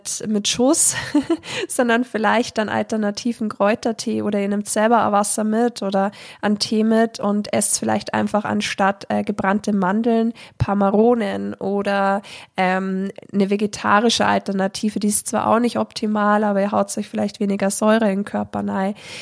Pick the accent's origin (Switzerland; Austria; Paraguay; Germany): Germany; Bad Tölz, Bavaria; Leonhardi ist eine traditionelle Wallfahrt bei uns in Bad Tölz